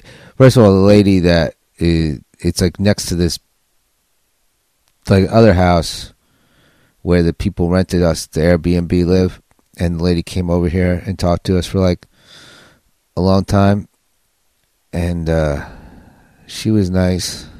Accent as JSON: {"language": "English", "town": "New York City", "region": "New York", "country": "United States", "said": "She just she's like assumed that we were Democrats because we're from New York City"}